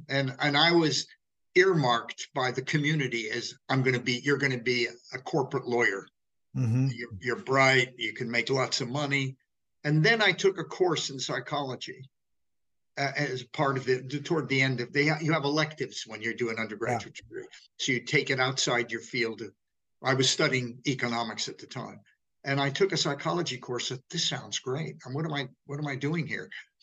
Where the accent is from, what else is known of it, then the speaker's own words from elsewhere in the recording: West Hollywood, California, United States; I come, as you can tell from my funny accent, I come from the U.S. I come from West Hollywood, in fact. That's where I was raised.